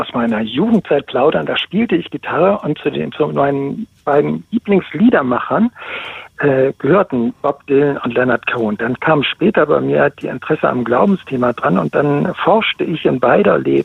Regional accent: Bremen, Germany; ich kam aus Bremen als Bremer Jung auf Klassenreise nach West-Berlin

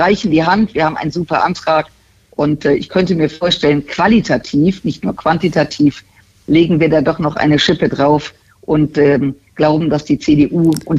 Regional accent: Germany; zumal wir als Deutsche diesbezüglich ja jetzt nicht in den letzten Jahren besonders auffällig gewesen wären

